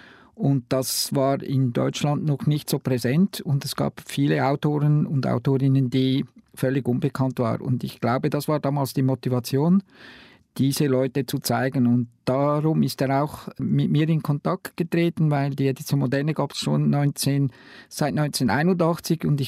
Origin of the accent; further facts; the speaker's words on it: Zurich, Switzerland; Also wir als Zürcher hatten ja diese Jugendbewegung Zürich brennt Anfangs 80er Jahre